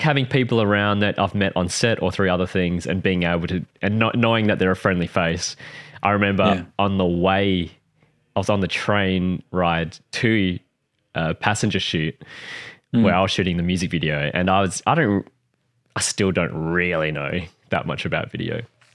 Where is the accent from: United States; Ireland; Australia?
Australia; Newman, Western Australia; born there; I was born in Newman, which is a mining town kind of in the middle of nowhere in Western Australia. Not many people would have been there. That's where I was born.